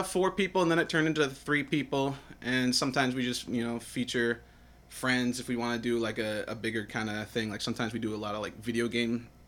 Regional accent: New Paltz, New York, United States; I mean, I grew up in New Paltz, and I was just playing music, you know, at all the bars since I was, like, 16 or 17.

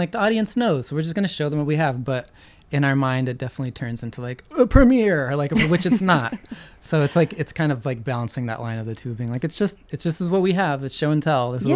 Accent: United States; I'm American

